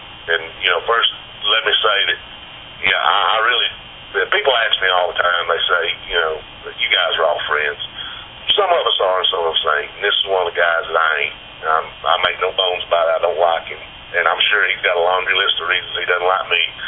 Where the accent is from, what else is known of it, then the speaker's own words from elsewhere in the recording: Georgia, United States; because I am from Georgia, I grew up watching Georgia wrestling.